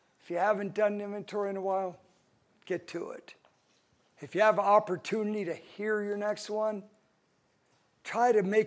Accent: Phoenix, Arizona, United States; I'm from Phoenix, Arizona.

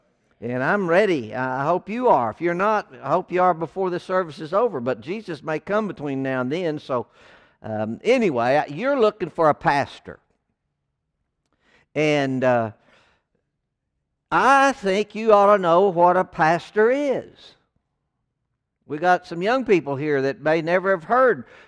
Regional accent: Fort Gibson, Oklahoma, United States; We grew up in Fort Gibson, and we went over there yesterday to see our niece who had to evacuate

